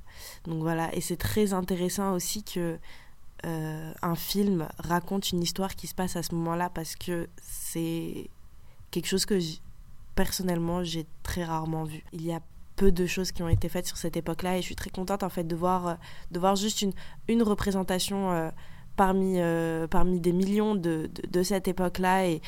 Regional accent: Île-de-France, France; j'ai grandi dans le 93. En plus, on est algérienne

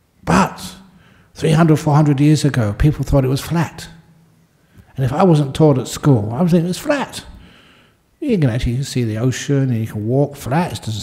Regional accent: London, United Kingdom; That is why I know that when I grew up, because I grew up in London, all the maps had London in the centre.

